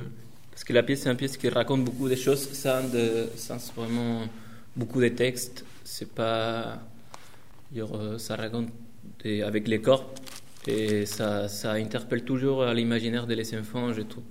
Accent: Chile; French is a second language; now in France; voilà, et je suis jongleur des massues et je viens du Chili. Ça fait 3 ans que je suis ici en France.

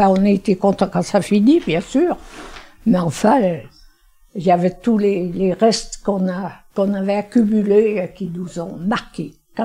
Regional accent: Cerdon, Auvergne-Rhône-Alpes, France; je suis née à Cerdon, native bien sûr, et je n'ai jamais quitté le pays. Alors, je suis là depuis, mais j'ai maintenant 96 ans bientôt.

